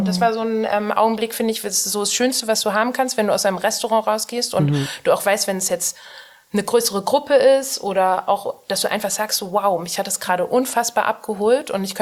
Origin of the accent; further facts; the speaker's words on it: Berlin, Germany; born there; also ich bin ja auch in Berlin geboren